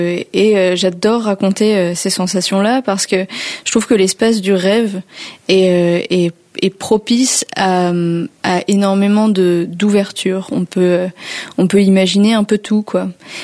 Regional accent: Paris, Île-de-France, France; J'ai grandi à Paris. J'ai grandi à Paris d'un père français, puis ma mère est espagnole.

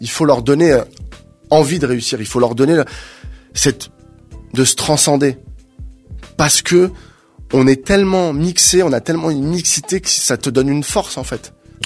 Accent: Aubervilliers, Île-de-France, France; j'ai réussi dans le professionnel parce que j'ai grandi à Aubervilliers.

